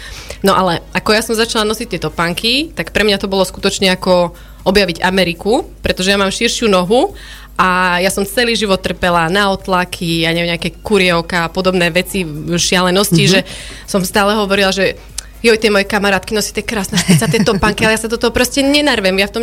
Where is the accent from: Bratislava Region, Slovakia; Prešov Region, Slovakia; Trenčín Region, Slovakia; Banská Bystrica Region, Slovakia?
Trenčín Region, Slovakia; Prievidza; moved away as an adult; Vlastne ja pochádzam z Prievidze, tam som chodila na gymnázium, základnú školu. A potom som sa teda vybrala na vysokú školu do Prahy